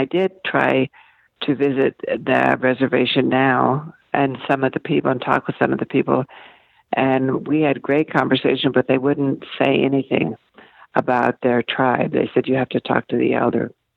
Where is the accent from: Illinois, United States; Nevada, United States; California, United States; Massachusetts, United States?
Nevada, United States; Boulder City; I grew up in Boulder City, Nevada, and there were a lot of people who had helped build the Hoover Dam who lived in that town.